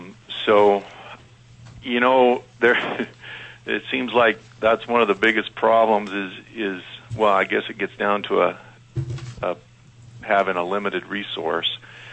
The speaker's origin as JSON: {"language": "English", "town": "Glennallen", "region": "Alaska", "country": "United States", "tie": "born or raised there", "said": "I was born in Glen Allen, and I'm a lifelong resident of Alaska. I've hunted, trapped, and fished during most of my life here"}